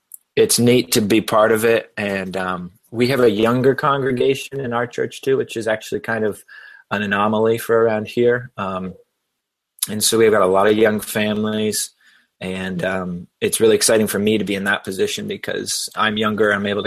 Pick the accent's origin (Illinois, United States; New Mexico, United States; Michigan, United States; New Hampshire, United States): New Hampshire, United States; I grew up in New Hampshire, so it's sometimes hard for me to delineate the differences. But I did spend a large amount of time down in South Carolina and the South.